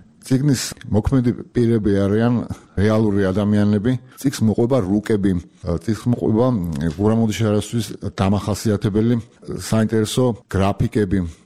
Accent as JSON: {"language": "Georgian", "town": "Sukhumi", "region": "Abkhazia", "country": "Georgia", "said": "მიუხედავად იმისა, რომ თავად სოხუმელი გახლავართ, მე არ მახსოვს"}